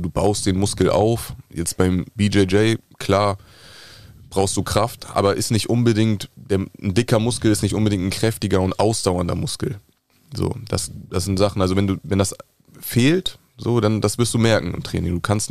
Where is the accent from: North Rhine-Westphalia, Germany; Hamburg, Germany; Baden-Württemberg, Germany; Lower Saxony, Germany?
Hamburg, Germany; auch aus Hamburg, wie Harry. Ende 20